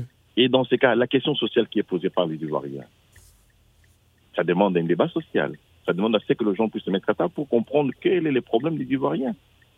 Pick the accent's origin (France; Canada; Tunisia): Canada; je suis d'origine africaine, je suis canadien.